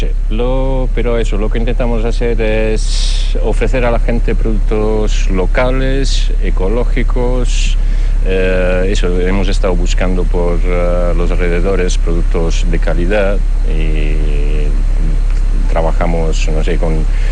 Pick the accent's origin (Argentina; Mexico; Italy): Italy; Rome, Lazio; Spanish is a second language; moved away as an adult; now in Vitoria-Gasteiz, Spain; Y aquí, nada, me encuentro bien, es el tamaño, la ciudad de... respecto a Roma, donde he nacido y me he criado